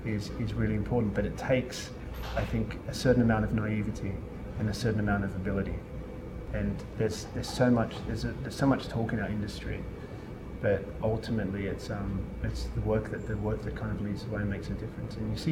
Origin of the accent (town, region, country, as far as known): Australia; born or raised there